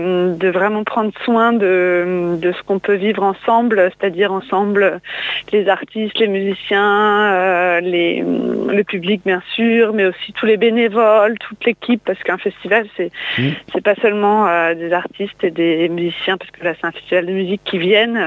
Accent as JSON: {"language": "French", "region": "Occitanie", "country": "France", "tie": "born or raised there", "said": "Donc moi, j'ai grandi dans les Cévennes, c'est là que j'ai commencé à faire de la musique"}